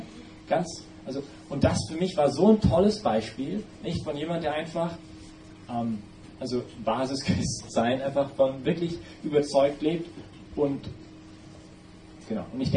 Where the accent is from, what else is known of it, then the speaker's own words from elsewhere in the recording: Vancouver, British Columbia, Canada; German is a second language; ich bin Kanadier, bei uns in Vancouver